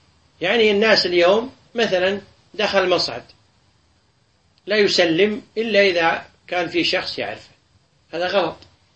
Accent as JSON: {"language": "Arabic", "country": "Kuwait"}